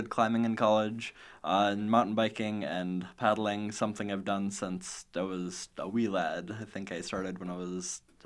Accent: Rockwell City, Iowa, United States; I know I'm originally from a little town in Iowa.

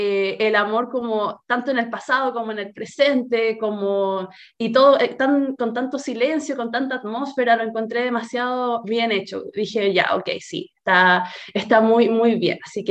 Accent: Chile; porque como chilena y habiendo visto como a todo al equipo tan entusiasmado

